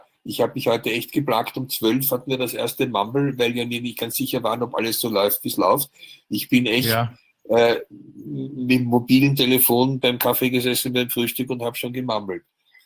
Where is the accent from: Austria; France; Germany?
Austria; Vienna; ich komme ja in Wirklichkeit aus Wien